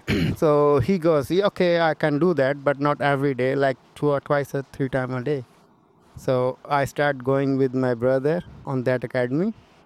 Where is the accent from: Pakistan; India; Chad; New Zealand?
Pakistan; Sialkot, Punjab; born there; I was born in Pakistan, the city called Sialkot.